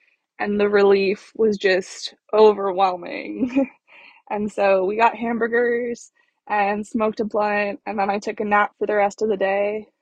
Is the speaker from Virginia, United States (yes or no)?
no; California, United States; And I still think the universe that I grew up in California and not somewhere where you have to leave the state to get an abortion.